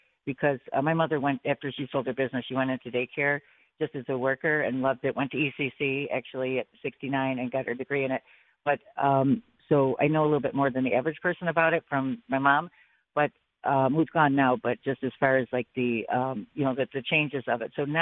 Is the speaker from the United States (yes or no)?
yes; Buffalo, New York, United States; now in Amherst, United States; I'm representing Amherst, New York. I grew up in Buffalo, live in Amherst for 20 some years, and Amherst and Buffalo both, we fund our own police.